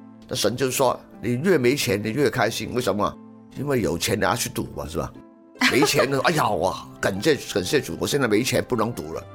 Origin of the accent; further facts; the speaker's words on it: Guangdong, China; 我们广东人呢说水等于柴嘛